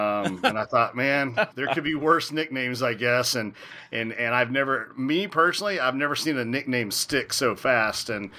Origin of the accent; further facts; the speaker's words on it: Kentucky, United States; But I grew up in Kentucky, and honestly, growing up as a kid, we didn't even have whitetails. I'm 46 years old. So when I was a teenager, we didn't even have whitetails in central Kentucky.